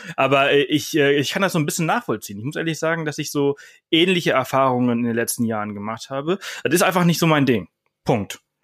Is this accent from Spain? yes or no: yes; Balearic Islands, Spain; ich komme aus Mallorca, ich bin dort aufgewachsen.